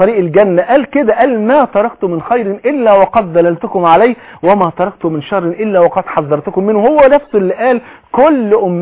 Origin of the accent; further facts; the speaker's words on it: Egypt; يعني الظهر عندنا في مصر بيؤذن حوالي، قول حوالي الساعه 1